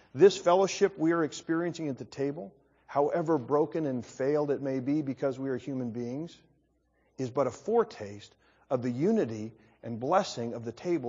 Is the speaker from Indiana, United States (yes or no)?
no; Colorado, United States; born there; I was born in Colorado.